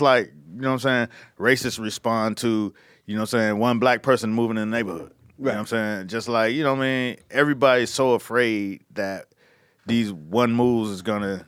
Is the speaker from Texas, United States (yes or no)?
no; Miami, Florida, United States; I'm from Miami, home of some ignorant-ass music.